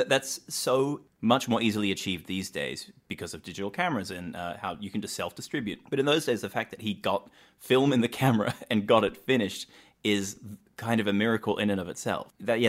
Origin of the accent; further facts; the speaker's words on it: New Zealand; I grew up in New Zealand and it was just such a big thing when that was being produced.